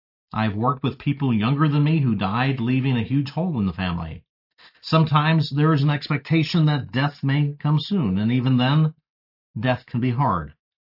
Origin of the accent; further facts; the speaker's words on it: El Paso, Texas, United States; my hometown area of El Paso